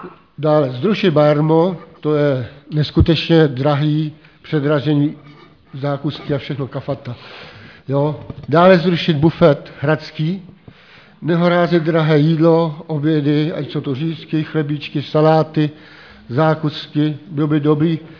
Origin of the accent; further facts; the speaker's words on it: Strakonice, South Bohemian Region, Czechia; jsem ze Strakonic.